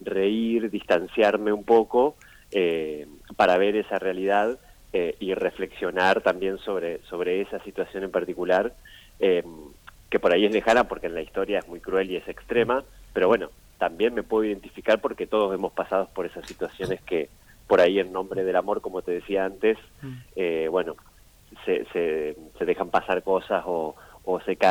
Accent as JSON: {"language": "Spanish", "town": "Gualeguay", "region": "Entre Ríos", "country": "Argentina", "said": "Nosotros somos de Gualeguay, Entre sí. Ríos."}